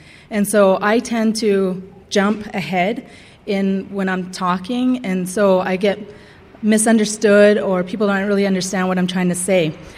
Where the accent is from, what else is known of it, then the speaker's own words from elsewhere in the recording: Alberta, Canada; And I come from the Siksika Nation. You can say it by this way. You can say, I'm sick, say ah. So Siksika. Good, all right. I grew up on the reservation with parents that with their first language was Blackfoot.